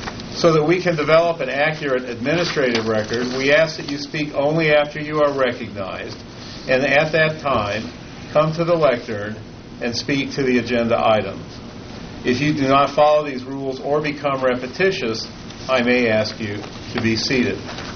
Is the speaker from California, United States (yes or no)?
yes; Chalfant, California, United States; I'm from Chalfont, and I am the chairman.